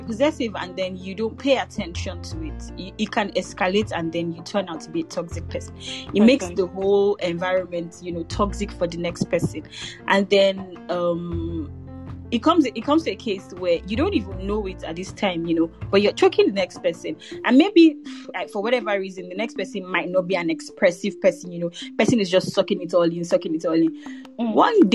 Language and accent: English; Nigeria; now in Paris, France; I'm a master's 2 student in Paris. I'm Nigerian, of course.